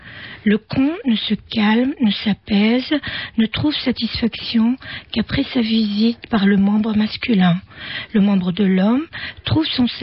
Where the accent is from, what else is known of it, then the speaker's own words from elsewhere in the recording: Damascus, Damascus Governorate, Syria; French is a second language; now in France; je suis syrienne, bien sûr, je suis née à Damas, je fais mes études à Damas